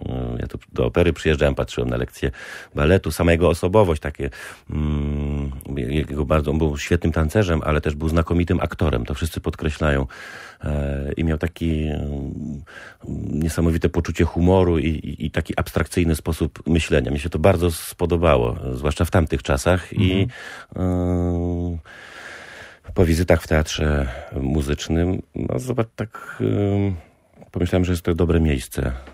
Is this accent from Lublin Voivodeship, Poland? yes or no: no; Kościerzyna, Pomeranian Voivodeship, Poland; also born or lived in Staszów; Tak, ale już w wieku 3 lat, kiedy ja miałem 3 lata, wróciliśmy do Kościerzyny. No i tam spędziłem młodość